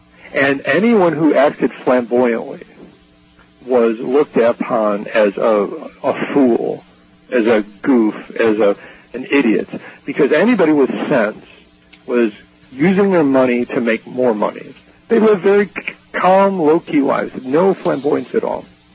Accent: Chicago, Illinois, United States; I'm from Chicago originally

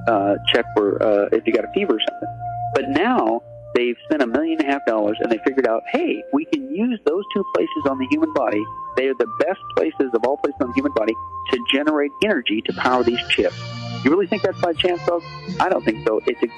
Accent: Midwest, United States; like I grew up in the Midwest and always had all of these home remedies

